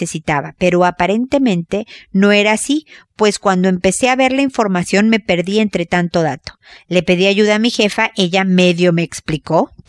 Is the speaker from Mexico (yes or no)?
yes; Mexico; now in Chile; si alguien me hubiera dicho a tu edad que yo iba a estar en Chile, siendo mexicana